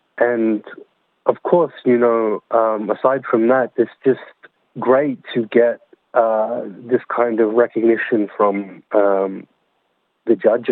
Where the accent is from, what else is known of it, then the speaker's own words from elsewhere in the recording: Sydney, New South Wales, Australia; we grew up in Western Sydney, without very much in the way of money.